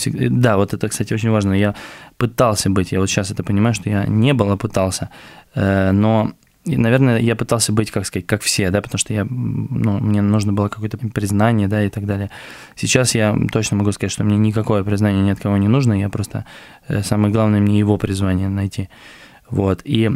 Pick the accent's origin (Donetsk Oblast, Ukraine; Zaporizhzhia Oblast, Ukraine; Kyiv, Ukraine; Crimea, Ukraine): Crimea, Ukraine; Yalta; я просто все детство я провел в Ялте